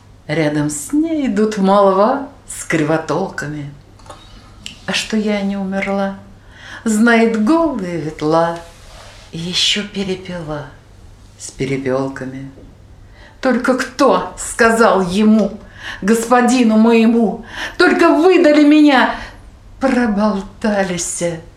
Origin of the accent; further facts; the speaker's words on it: Moscow, Russia; Мы из Москвы, первичная организация «Царицына».